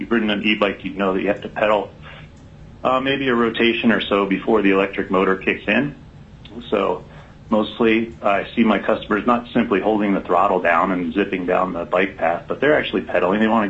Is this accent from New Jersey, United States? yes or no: no; Homer, Alaska, United States; from Homer.